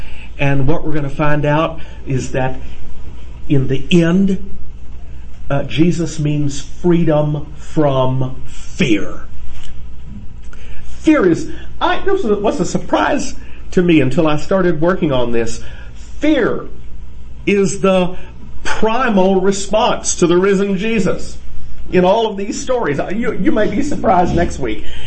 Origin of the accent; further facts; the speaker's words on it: the South, United States; When I was a boy growing up in the South, we sang a little song.